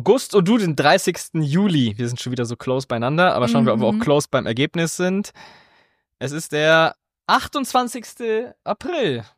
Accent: Augsburg, Bavaria, Germany; ich bin ja aus Augsburg.

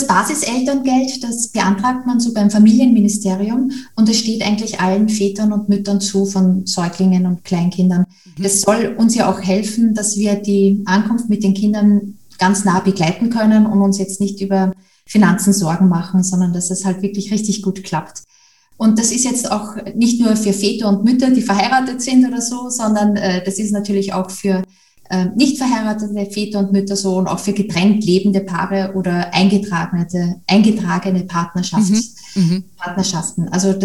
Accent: Austria; Ich komme ja aus Österreich

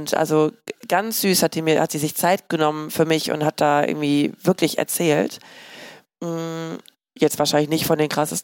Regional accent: Hamburg, Germany; also mehr als die vierte Generation. Ja, ich habe aber nicht Hamburger geheiratet

